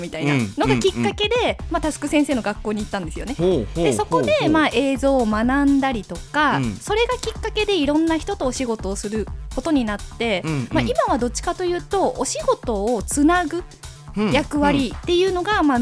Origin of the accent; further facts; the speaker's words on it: Kansai, Japan; now in Chiba, Japan; しかも関西出身で東京っていうか、まあ、千葉なんですけど千葉に来て、うんうんうん、誰も知り合いがいない